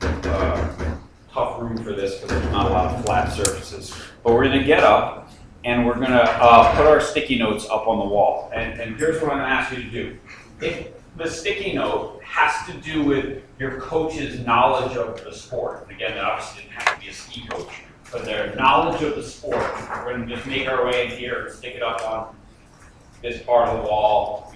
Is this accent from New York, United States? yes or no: yes; Long Island, New York, United States; now in Bend, United States; I live in Bend, Oregon. I was never a ski racer. I grew up on Long Island, New York. There's no ski racing there.